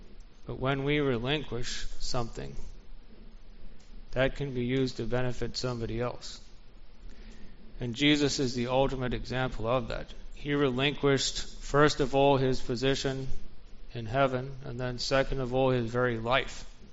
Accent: Kenya; It was the same where I was growing up in Kenya.

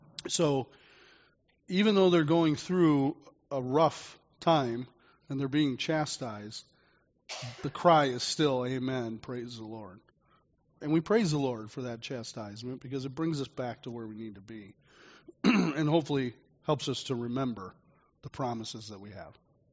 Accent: Jamestown, New York, United States; My friend Mark from my hometown back in Jamestown, New York

